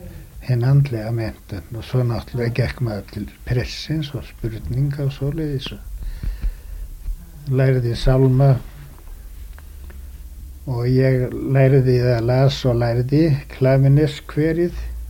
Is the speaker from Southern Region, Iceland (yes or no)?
yes; Höfðabrekka, Southern Region, Iceland; Ég ólst upp á Höfðabrekku og var þar þangað til að árið sem ég 1907 þá flutti faðir minn í Víkur Kauptún og það var árið sem ég var fermdur.